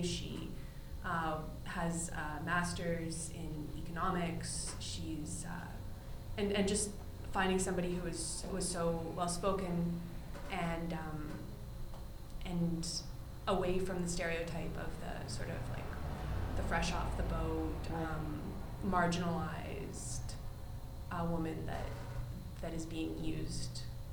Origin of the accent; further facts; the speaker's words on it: Montreal, Quebec, Canada; I'm from Montreal